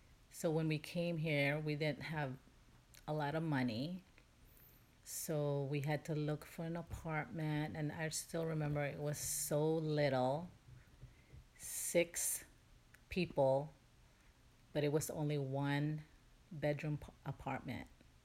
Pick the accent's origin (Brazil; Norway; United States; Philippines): Philippines; Bacolod, Western Visayas; born there; I was born in 1965 in Philippines, in the city of Bacolod.